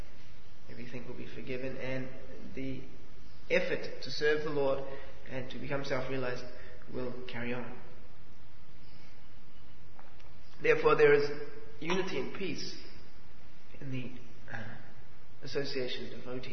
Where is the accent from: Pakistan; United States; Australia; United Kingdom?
Australia; Melbourne, Victoria; I'm from Melbourne